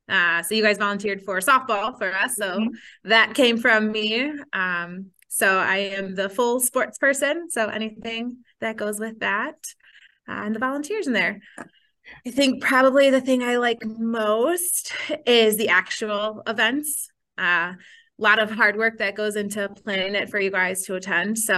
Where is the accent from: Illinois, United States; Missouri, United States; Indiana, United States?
Illinois, United States; Carol Stream; Yeah, so I am from Carroll Stream, so western suburb of Chicago, born and raised there.